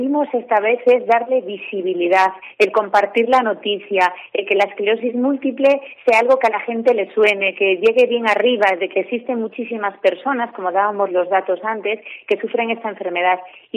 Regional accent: Galicia, Spain; soy de Galicia

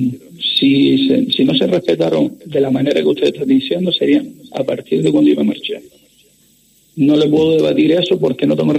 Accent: Las Palmas, Canary Islands, Spain; Si somos de Las Palmas, no íbamos a ir a otro lado con la que está cayendo.

